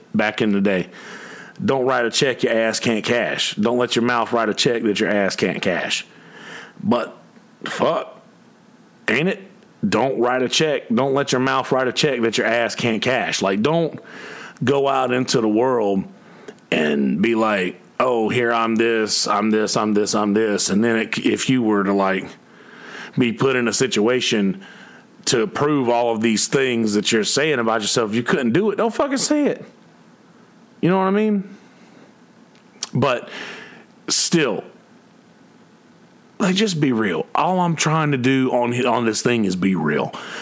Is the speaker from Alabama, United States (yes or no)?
yes; Alabama, United States; also born or lived in South Carolina; I'm from Alabama. Like, I was born in South Carolina. My dad was born in Alabama. My dad, my uncle, my granddad, my bloodline is in Alabama. I'm from there.